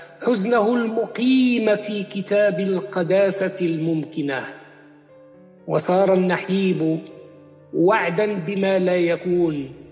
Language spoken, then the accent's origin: Arabic; Morocco; ونحن كمغاربة نحس بأنه نحن في واد والدولة موقفها في واد آخر.